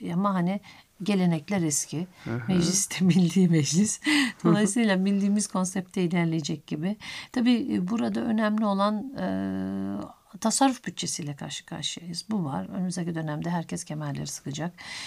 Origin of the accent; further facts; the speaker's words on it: Keskin, Kırıkkale, Turkey; born there; Ankara Kırıkkale Keskin doğumluyum. Yani o zaman Ankara'ydı. Sonra Kırıkkale'li oldum. İlçedeyim